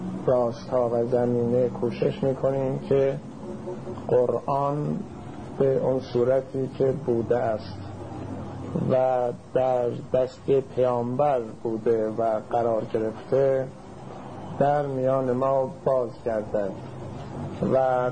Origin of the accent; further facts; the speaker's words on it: Iran; اون راننده وقتی فهمید ما ایرانی هستیم شروع کرد پرسجو کردن